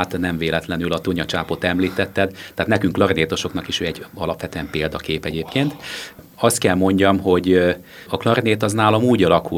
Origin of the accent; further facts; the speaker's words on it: Tata, Komárom-Esztergom, Hungary; born there; Én Tatán születtem egyébként